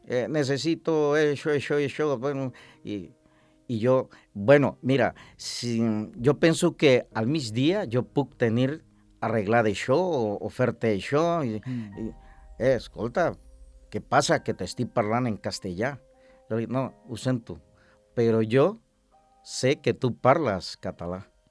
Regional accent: Colombia; now in Spain; soc colombià i ho dic així

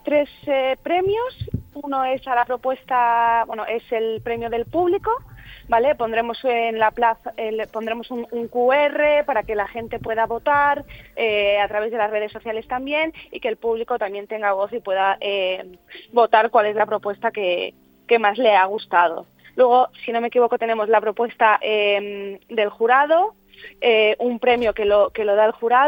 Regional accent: Formentera, Balearic Islands, Spain; yo pues soy de Formentera y que desde pequeña pues siempre decía, ¿no?

